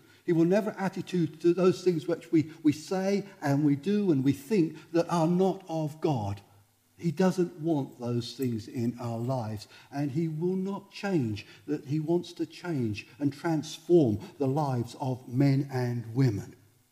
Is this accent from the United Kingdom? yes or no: yes; East Bergholt, East of England, United Kingdom; I grew up in East Burgold. Do you know East Burgold? Flatford Mill, like around that area. I grew up there